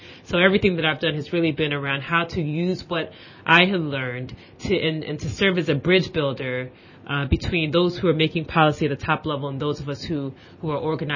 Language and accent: English; Chicago, Illinois, United States; I grew up in the Chicago area, spent a lot of time on the north side in Rogers Park, Uptown, Edgewater area